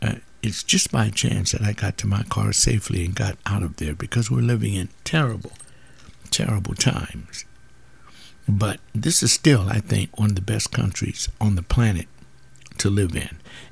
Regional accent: United States; I see the benefits of being an American in this country, it is quite a blessing to be an American here.

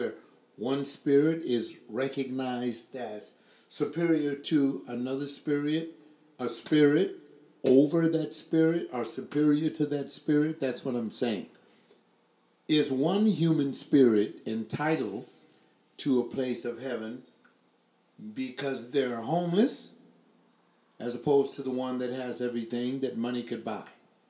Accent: Los Angeles, California, United States; Even though I was from Southern California, Los Angeles, and he was from this unknown town in Arkansas, that we were alike.

